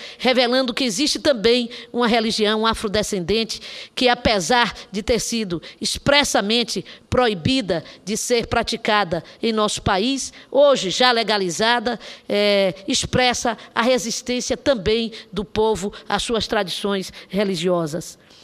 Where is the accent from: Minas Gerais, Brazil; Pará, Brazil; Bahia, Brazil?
Bahia, Brazil; em especial da minha terra, da Bahia